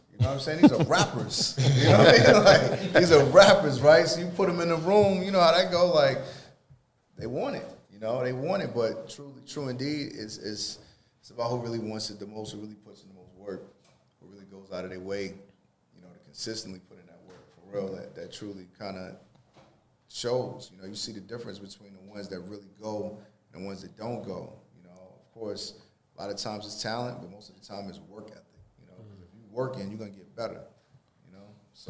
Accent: Atlanta, Georgia, United States; Like I'm from Atlanta, I go to Magic City, like nobody's checking for me.

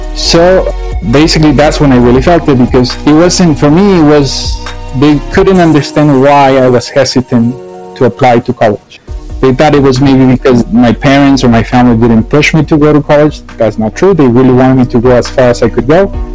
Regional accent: California, United States; moved away as an adult; also born or lived in Mexico; now in Lille, France; I was born in Mexico and grew up in the U.S. in California. I am 34 years old. And I am currently living in France.

